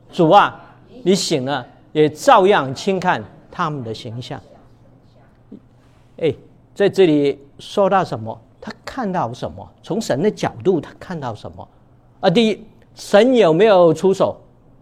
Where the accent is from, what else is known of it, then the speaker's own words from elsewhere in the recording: China; 就等于说用我们的现在的我们中国人话讲